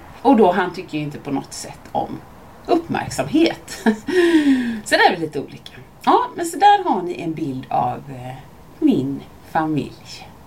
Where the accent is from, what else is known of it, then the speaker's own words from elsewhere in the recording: Mölndal, Västra Götaland County, Sweden; Jag växte upp i Mölndal med min familj.